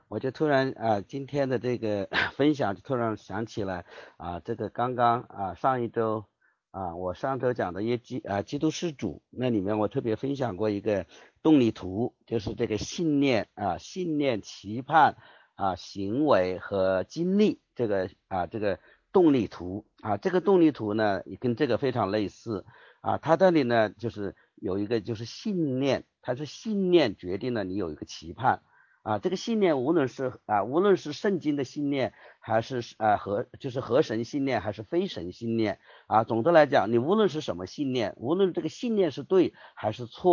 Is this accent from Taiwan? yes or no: no; Hubei, China; 我说我是湖北人我是一个湖北人